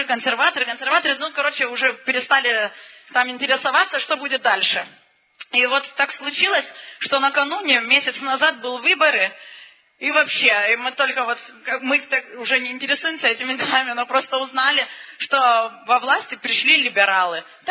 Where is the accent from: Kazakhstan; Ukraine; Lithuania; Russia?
Lithuania; мы из Литвы, тут католическая страна, очень консервативная страна. И наш город, это такой, самый такой литовский, самый консервативный из всех городов Литвы.